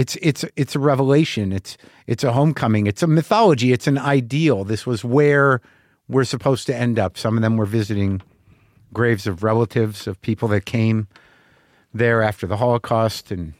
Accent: United States; I'm an American Jew, and I, you know, felt scared there.

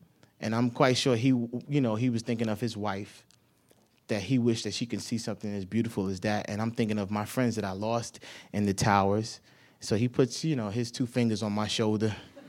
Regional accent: New York, United States; because I'm the only guy from New York out there, and they knew I was from New York

